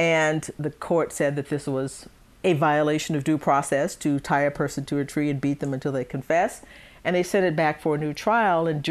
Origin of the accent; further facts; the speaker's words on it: Conroe, Texas, United States; also born or lived in Livingston; Oh, yes, I grew up in Conroe.